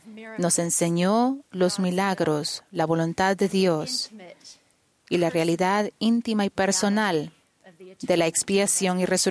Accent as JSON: {"language": "Spanish", "region": "California", "country": "United States", "tie": "born or raised there", "said": "Crecí en California, mi esposo en Inglaterra y Arabia Saudita. Me crié en la iglesia desde que nací."}